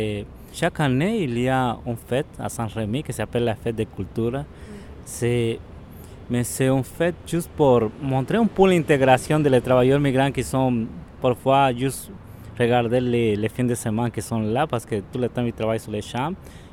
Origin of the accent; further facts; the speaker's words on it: Guatemala; moved away as an adult; je suis un ex-travailleur temporaire, je viens de Guatemala. Ça fait pas mal 7 ans que je suis ici.